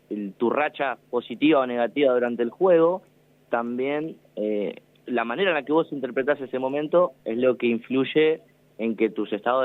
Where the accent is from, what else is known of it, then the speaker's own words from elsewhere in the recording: Buenos Aires, Argentina; now in Realicó, Argentina; Este es mi segundo año en Ralicó, yo soy de Buenos Aires.